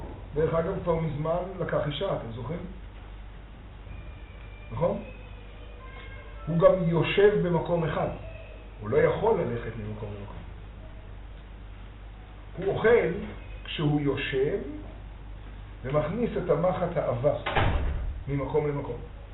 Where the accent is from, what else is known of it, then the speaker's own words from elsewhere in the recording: Jerusalem, Jerusalem District, Israel; כשהיינו קטנים בירושלים